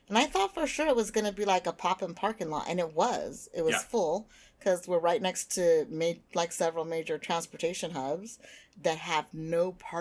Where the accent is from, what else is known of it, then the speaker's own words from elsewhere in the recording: United States; like, I'm American, so I deal in acres.